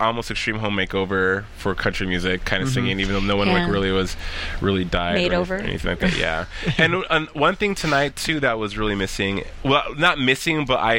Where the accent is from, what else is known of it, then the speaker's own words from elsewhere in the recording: Albuquerque, New Mexico, United States; And I'm from Albuquerque, New Mexico.